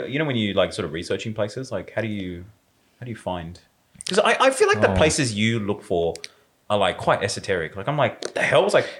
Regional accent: Australia; picked up my accent. He's like, oh, you're from Australia.

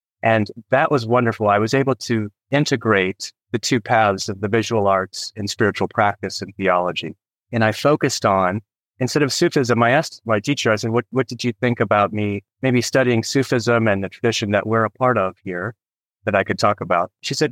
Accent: Colorado, United States; also born or lived in North Carolina; and I grew up in Colorado, but then North Carolina, where it was the Bible Belt. And so being Catholic was really unusual.

